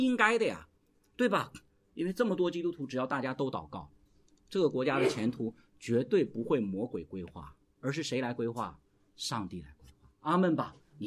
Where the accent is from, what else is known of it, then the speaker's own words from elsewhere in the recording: China; 我们中国人是很健忘的